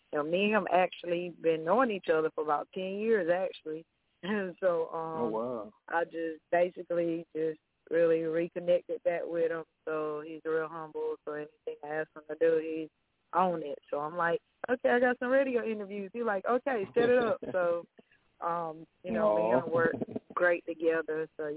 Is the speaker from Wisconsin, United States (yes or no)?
no; North Carolina, United States; also born or lived in Myrtle Beach; I'm from North Carolina, but I lived in Myrtle Beach. I just moved to Michigan, so yeah, I'm from North Carolina.